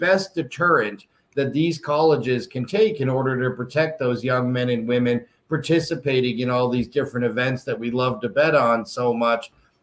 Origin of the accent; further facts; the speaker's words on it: Nevada, United States; including my home state of Nevada